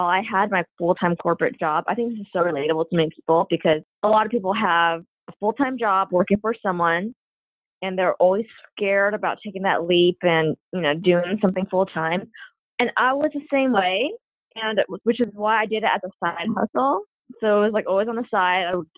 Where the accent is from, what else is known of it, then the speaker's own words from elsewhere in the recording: Los Angeles, California, United States; I am Chinese American, born and raised in LA. Yeah, both of my parents are from Hong Kong.